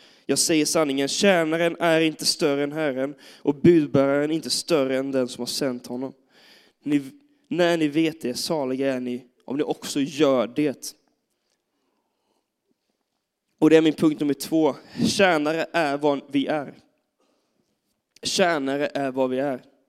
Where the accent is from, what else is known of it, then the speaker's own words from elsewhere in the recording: Gothenburg, Västra Götaland County, Sweden; jag är pastor, jag är från Göteborg.